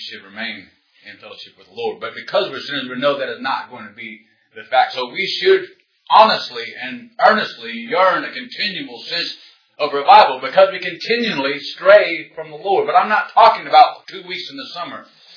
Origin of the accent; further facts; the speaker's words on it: Missouri, United States; Several years ago now, there was an incident in my hometown in rural Missouri that took place that made an impression upon me for a variety of reasons.